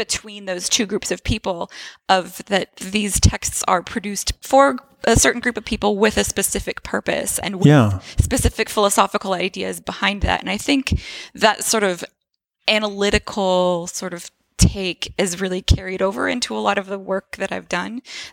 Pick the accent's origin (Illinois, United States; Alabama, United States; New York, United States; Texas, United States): Alabama, United States; I'd never heard it before growing up in Alabama.